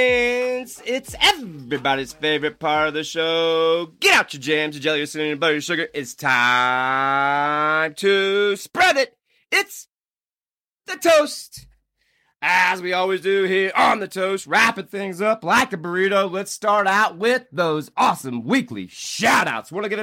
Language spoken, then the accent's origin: English; Indianapolis, Indiana, United States; Number 8, it's my home state. It's Indianapolis, Indiana.